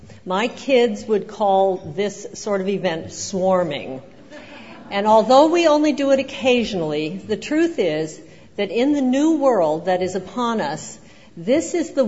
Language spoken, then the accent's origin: English; North Dakota, United States; I'm from North Dakota, so I can call them little flurries.